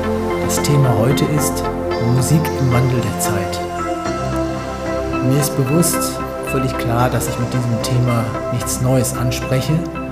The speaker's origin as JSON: {"language": "German", "town": "Bottrop", "region": "North Rhine-Westphalia", "country": "Germany", "said": "in meiner Heimatstadt Bottrop"}